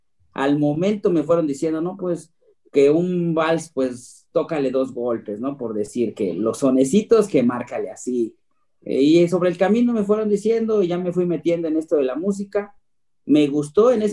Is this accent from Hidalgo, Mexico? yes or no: no; Oaxaca, Mexico; anteriormente la música oaxaqueña siempre ha sido una tradición porque es parte de nuestra cultura. En Oaxaca es tierra de músicos.